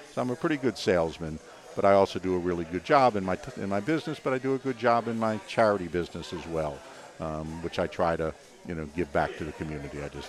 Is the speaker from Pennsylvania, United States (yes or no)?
no; Baltimore, Maryland, United States; And I always describe it as Baltimore near Washington